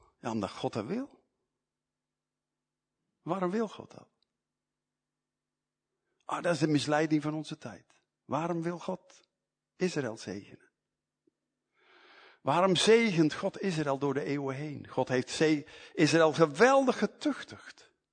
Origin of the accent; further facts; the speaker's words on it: Netherlands; In de oorlog, ik kom van Nederland, en daar is heel beroemd de verzetsgroepen.